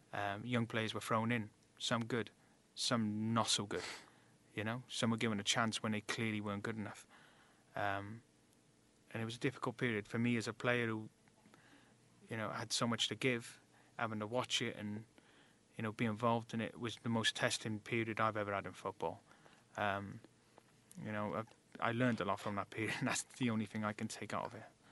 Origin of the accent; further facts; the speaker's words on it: Cardiff, Wales, United Kingdom; And I'm from Cardiff as well